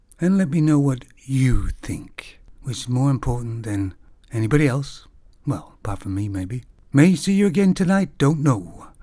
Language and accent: English; Canada; Now, this news item is about my home country, Canada.